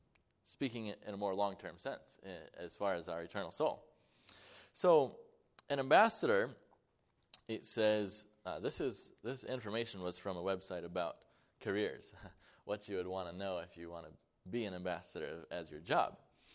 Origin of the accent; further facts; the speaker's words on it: Mount Morris, New York, United States; I was born in Mount Morris, New York. Wasn't any of my choosing. I don't remember it. But that happened. But I was born again, actually in the same house in Mount Morris, New York, praise the Lord, as a young boy.